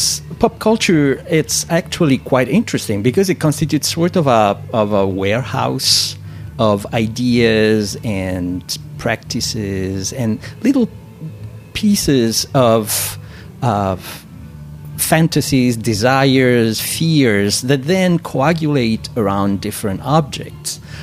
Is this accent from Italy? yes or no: yes; Italy; I come from Italy.